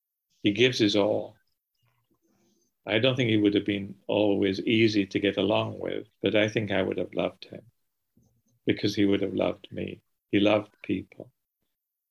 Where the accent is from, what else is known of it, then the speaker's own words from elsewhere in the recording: Preston, North West England, United Kingdom; I was born in Preston. And I went to school in the Ribble Valley.